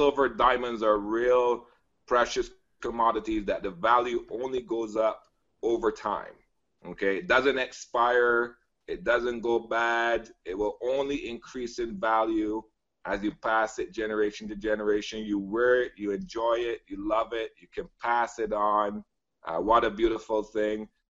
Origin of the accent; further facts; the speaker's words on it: Barbados; We launched our first virtual designer mall in the Caribbean, where I'm from, born and raised in Barbados.